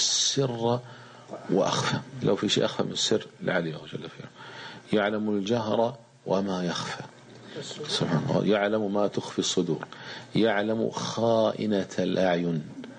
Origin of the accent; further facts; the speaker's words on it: Kuwait; عندنا في الكويت رئيس الحزب الشيوعي في الستينات